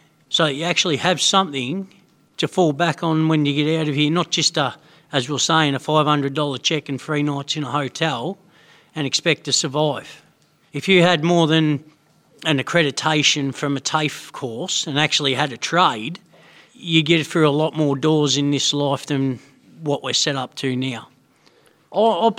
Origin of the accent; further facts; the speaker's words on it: Mildura, Victoria, Australia; I'm from Mildura. Me personally, I've been in here 3.5 years now